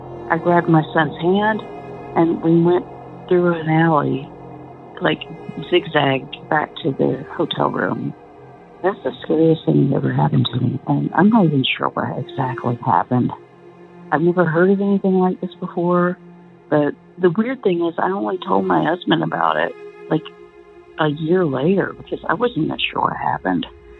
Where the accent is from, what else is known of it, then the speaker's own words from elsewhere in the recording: Pensacola, Florida, United States; I love New Orleans. I grew up near there in Pensacola